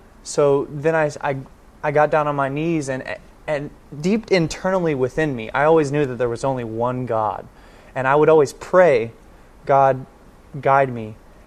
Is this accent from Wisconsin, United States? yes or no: no; Friendswood, Texas, United States; I grew up in Friendswood, Texas, and all my friends were Christian, and we'd go to church on Sunday.